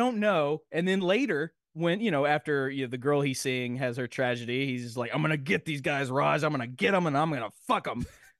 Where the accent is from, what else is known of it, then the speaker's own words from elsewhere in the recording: Nashville, Tennessee, United States; Because I'm from Nashville. I am not a tourist.